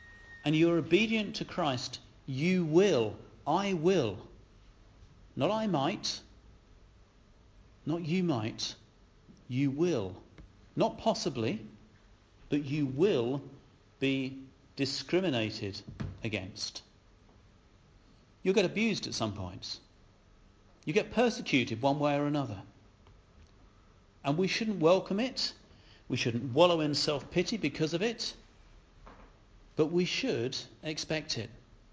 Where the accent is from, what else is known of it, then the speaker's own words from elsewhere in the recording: United Kingdom; But we're British, aren't we? We don't do that kind of thing.